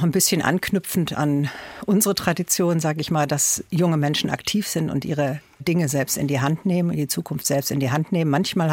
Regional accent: North Rhine-Westphalia, Germany; ich komme aus dem Ruhrgebiet und ich weiß, wie es da ist

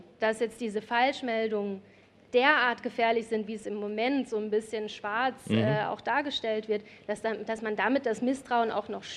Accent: Baden-Württemberg, Germany; Ich bin in Baden-Württemberg zur Schule gegangen, aber damals gab es das nicht.

